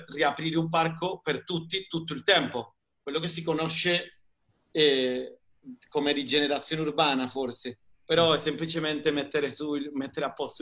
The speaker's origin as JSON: {"language": "Italian", "country": "Venezuela", "tie": "born or raised there", "lives_now": "Amantea, Italy", "said": "Io sono un calabrese di ritorno, sono cresciuto in Venezuela, ma sono tornato"}